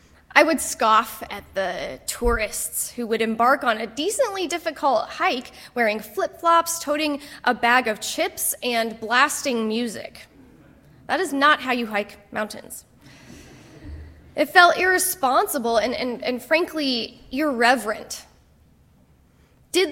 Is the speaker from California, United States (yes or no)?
no; Colorado, United States; I grew up in Colorado, and growing up in Colorado, I am familiar with the wilderness.